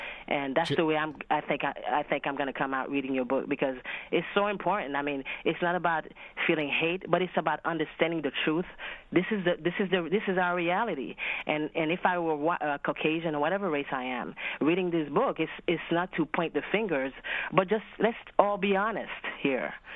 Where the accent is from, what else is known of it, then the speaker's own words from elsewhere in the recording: Canada; now in United States; I'm Haitian, I'm black Haitian, born and raised in Canada. I have that perspective of living now in the United States.